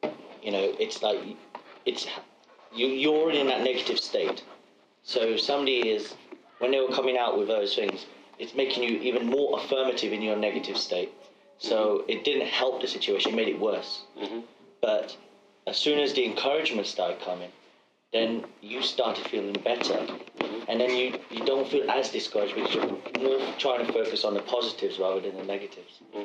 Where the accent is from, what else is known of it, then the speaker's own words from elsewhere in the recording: Birmingham, West Midlands, United Kingdom; accent: Birmingham; it must be my Birmingham accent.